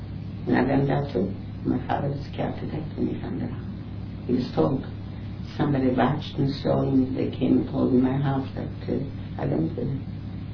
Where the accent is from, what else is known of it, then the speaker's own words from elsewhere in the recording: Brest, Brest Region, Belarus; And in Brest-Litovsk, I knew most everybody, and it was my hometown.